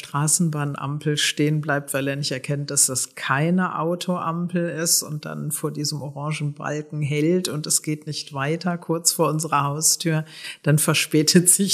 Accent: North Rhine-Westphalia, Germany; Ich bin in der Nähe von Köln aufgewachsen

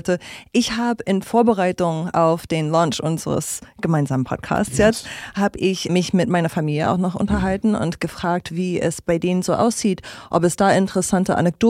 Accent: New York, United States; German is a second language; now in Berlin, Germany; ich bin Amerikanerin, komme aus dem Bundesstaat New York und ich lebe seit 18 Jahren hier in Berlin.

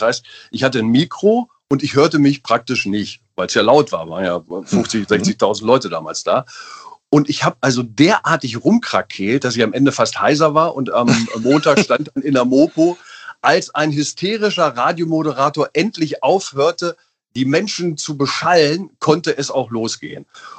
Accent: Einbeck, Lower Saxony, Germany; born there; Ich bin ja in der Bierstadt geboren.

